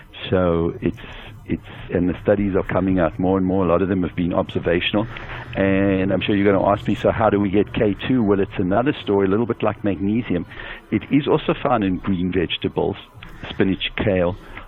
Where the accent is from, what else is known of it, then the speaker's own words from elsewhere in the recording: South Africa; I'm from South Africa, and, you know, we have something there called Safari, and I call it the Big Five.